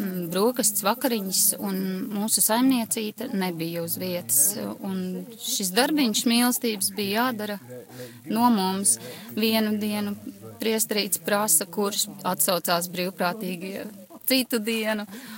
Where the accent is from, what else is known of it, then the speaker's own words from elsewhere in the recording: Ape, Smiltene Municipality, Latvia; Es esmu no Apes, mazas pilsētiņas, bijušā Alūksnes rajonā. Igaunijas pierobežas 5 km.